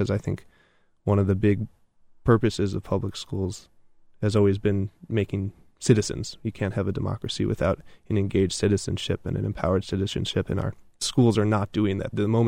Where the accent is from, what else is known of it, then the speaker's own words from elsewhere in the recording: Chicago, Illinois, United States; So I'm originally from Chicago, and I actually went to high school in a small private independent school.